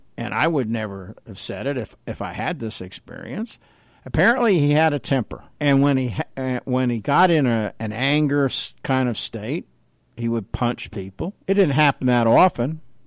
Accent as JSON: {"language": "English", "region": "New York", "country": "United States", "said": "Because I'm a New Yorker, he's a New Yorker, he's very direct."}